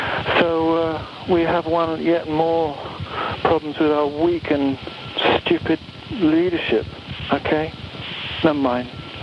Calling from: London, United Kingdom; I'm calling from England, London

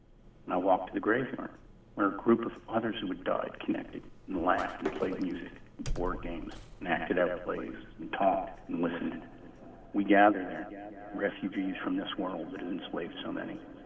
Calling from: Beverly, Massachusetts, United States; I love listening to WFMU. I'm calling from Beverly, Massachusetts.

